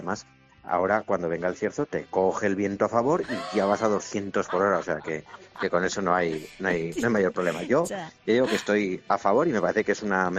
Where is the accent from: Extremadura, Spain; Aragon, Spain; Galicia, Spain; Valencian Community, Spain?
Aragon, Spain; Zaragoza; now in Madrid, Spain; los que vivimos en Madrid, somos zaragozanos